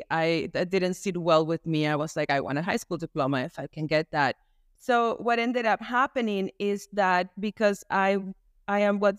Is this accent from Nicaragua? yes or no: yes; Nicaragua; moved away as an adult; now in United States; I was born and raised in Nicaragua, and we immigrated to the States when I was 18. We came as a family, my mom and my sisters.